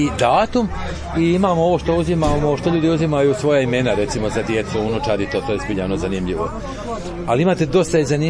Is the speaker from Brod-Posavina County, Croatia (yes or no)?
yes; Nova Gradiška, Brod-Posavina County, Croatia; A pošto je kod nas u Novoj Gradiški postao jedan medičar.